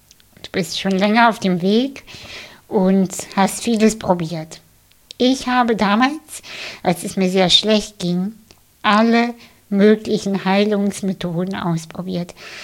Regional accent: Hamburg, Germany; ich bin aus Hamburg

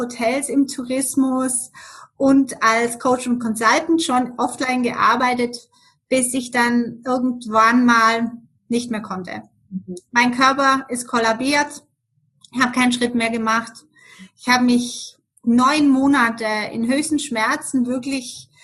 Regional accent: Germany; moved away as an adult; now in Switzerland; Ich lebe in der schönen Schweiz seit 28 Jahren. Wie man das hören kann, bin ich in Deutschland aufgewachsen und bin als Skilehrerin damals hier in die Schweiz gekommen und nie wieder zurückgegangen.

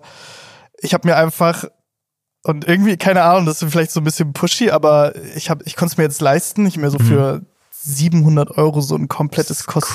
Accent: Cologne, North Rhine-Westphalia, Germany; Ich habe das als Kölner mit Karneval.

